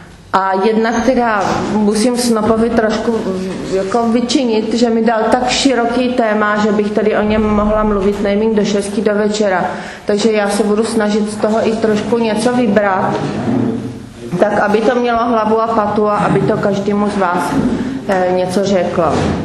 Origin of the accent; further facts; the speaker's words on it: Brno, South Moravian Region, Czechia; No dobře, asi to nechápu, protože jsem z Brna.